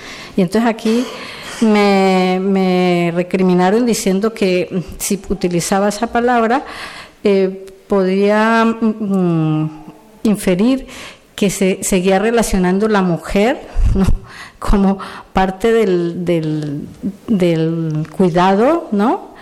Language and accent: Spanish; Colombia; yo soy de Colombia